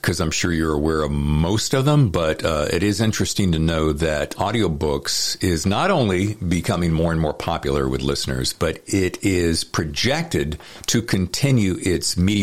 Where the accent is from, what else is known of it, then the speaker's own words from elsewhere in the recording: the South, United States; I'm from the South, so whenever I hear Georgia, I always have to say it